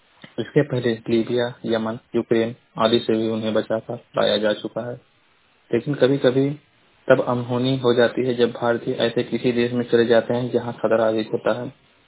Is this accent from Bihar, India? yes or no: no; Maharajganj, Uttar Pradesh, India; मैं जिला महाराजगंज का निवासी हूँ।